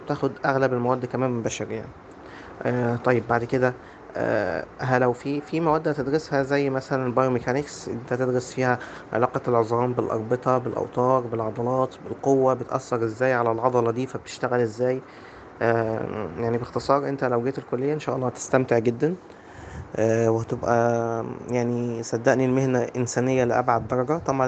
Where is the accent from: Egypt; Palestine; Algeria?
Egypt; احنا منتشر عندنا في مصر